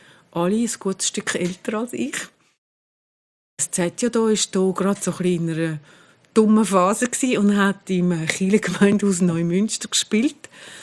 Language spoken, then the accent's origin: German; Zurich, Switzerland; ich bin hier in Zürich aufgewachsen, in der Schule, in Oberstrasse. Und habe auch hier in Zürich studiert, also Linguistik und Publizistik.